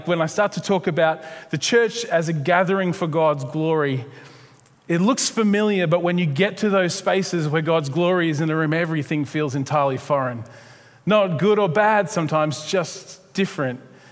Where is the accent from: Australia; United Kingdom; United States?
Australia; Moggill, Queensland; I grew up in Moggill out on some property in a little cottage in the side of a hill.